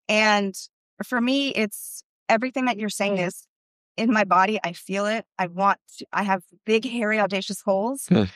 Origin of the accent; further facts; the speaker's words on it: California, United States; moved away; because I grew up in California in the 80s and now I'm here in Florida.